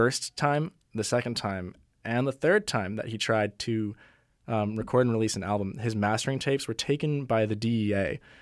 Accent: Wilmington, Delaware, United States; I grew up in Wilmington, Delaware. My first house show was

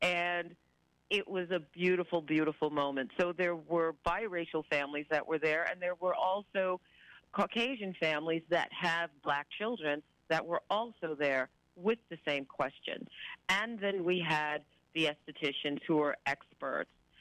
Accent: New York City, New York, United States; points east for me, because I'm originally from New York City

